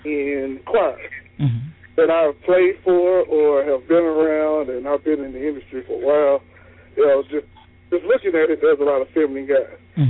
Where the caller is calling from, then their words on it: Mississippi, United States; Mississippi.